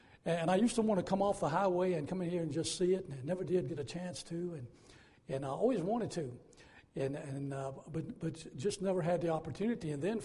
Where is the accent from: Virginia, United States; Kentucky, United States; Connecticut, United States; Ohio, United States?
Virginia, United States; Lynchburg; I'm from Lynchburg, grew up in Lynchburg, Virginia, and going home for Christmas